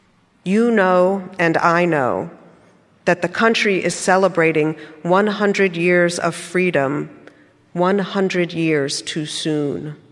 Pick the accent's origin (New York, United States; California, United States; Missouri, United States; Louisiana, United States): Louisiana, United States; New Orleans; I grew up in New Orleans. We moved there when I was 5, and I left for college at 17.